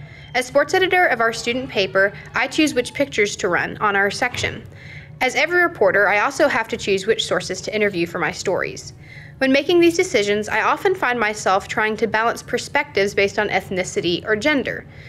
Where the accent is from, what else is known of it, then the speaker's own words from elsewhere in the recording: Georgia, United States; I'm from Southwest Georgia and a student at Berry College